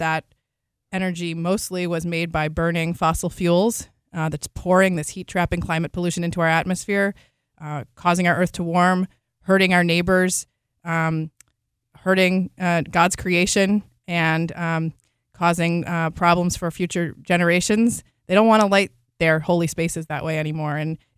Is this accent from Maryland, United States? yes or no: yes; Baltimore, Maryland, United States; I grew up in Roland Park, went to Bryn Mawr School. My family was very active over several generations at the Chizuk Emunah congregation in Pikesville.